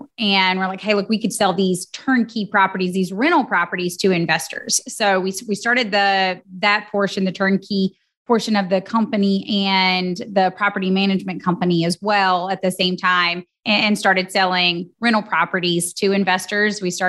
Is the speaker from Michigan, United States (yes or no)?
no; Georgia, United States; now in Tuscaloosa, United States; So I'm originally from Georgia, moved to Alabama to attend the University of Alabama, Roll Tide. And so after that, I stayed in Tuscaloosa